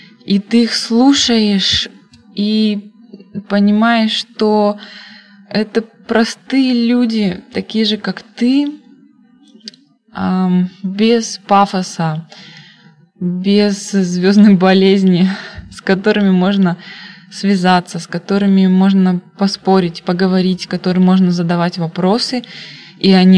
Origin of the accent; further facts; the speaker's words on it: Chita, Zabaykalsky Krai, Russia; now in Hulunbuir, China; я сама из Читы и живу в Китае, в городе под названием Хулуньбэр, район Хайлар.